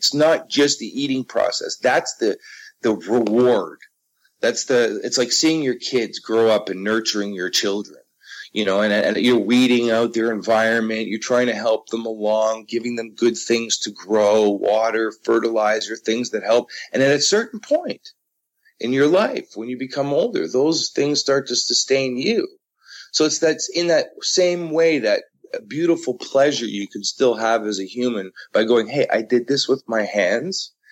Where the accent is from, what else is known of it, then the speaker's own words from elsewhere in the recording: Markham, Ontario, Canada; I grew up in Markham, which is only 15 miles out of the city of Toronto, but it was all countryside. We had 1,500 acres. We had dairy cattle.